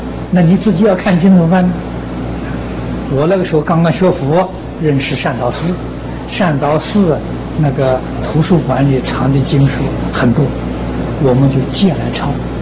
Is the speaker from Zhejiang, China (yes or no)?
no; Anhui, China; 我的故乡是安徽，我家乡有个寺庙，在当地是很有名的